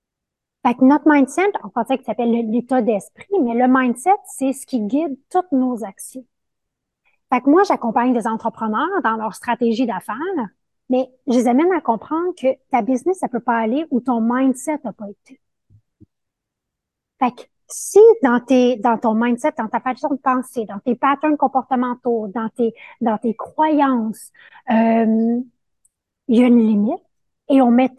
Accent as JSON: {"language": "French", "town": "Montreal", "region": "Quebec", "country": "Canada", "said": "Moi, je suis de Montréal, mais"}